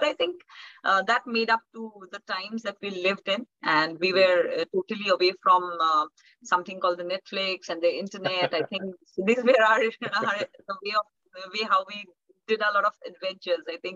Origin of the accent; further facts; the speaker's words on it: Dibrugarh, Assam, India; English is a second language; Absolutely different. Like you've mentioned, it's the tea city of the country. So just by the name of it, there are tea gardens all over and all around the city. It's a small town, I would like to call it always.